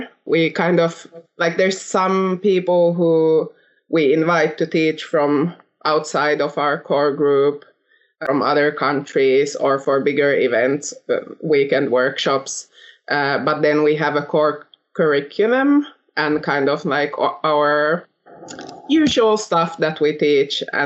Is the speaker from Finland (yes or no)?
yes; Finland; English is a second language; but it was in Finnish. I'm from Finland.